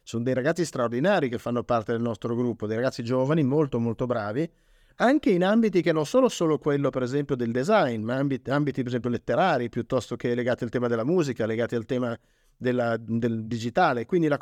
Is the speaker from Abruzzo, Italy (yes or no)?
no; Turin, Piedmont, Italy; born there; now in Milan, Italy; Noi siamo nati a Torino, quindi siamo emigrati da Torino a Milano molto volentieri